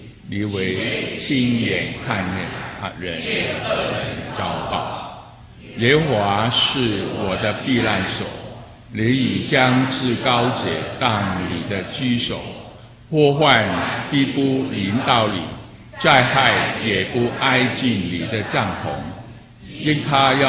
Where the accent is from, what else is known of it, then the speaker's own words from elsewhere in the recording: Hong Kong; Chinese is a second language; 不过这是我的极限了。我是来自香港啊，我尽力去啊